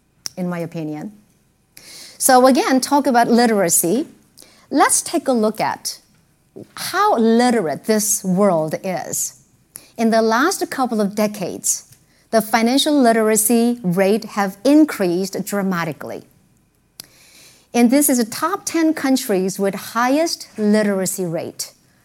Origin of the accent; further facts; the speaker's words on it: South Korea; So I'm from Korea.